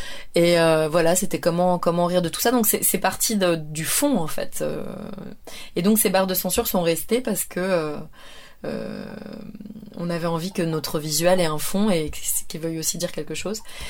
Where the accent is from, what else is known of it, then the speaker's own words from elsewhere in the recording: Calvi, Corsica, France; c'est là où j'ai grandi, c'est Calvi. C'est la baie de Calvi le matin